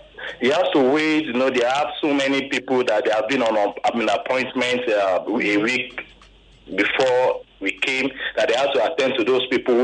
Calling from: Lagos, Nigeria; I'm calling from Lagos.

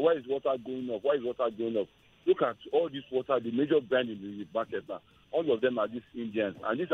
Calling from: Ojota, Lagos, Nigeria; I'm calling from Ojota, Lagos.

